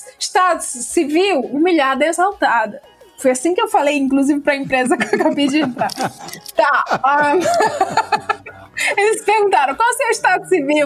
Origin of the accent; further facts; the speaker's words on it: Ceará, Brazil; Eu sou cearense, da periferia do Ceará.